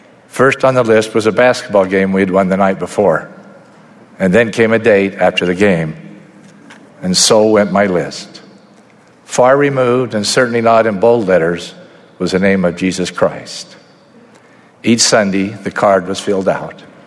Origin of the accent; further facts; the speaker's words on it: Rexburg, Idaho, United States; I grew up in Rexburg, Idaho, where I was influenced and taught by a wonderful family, friends, teachers, and leaders.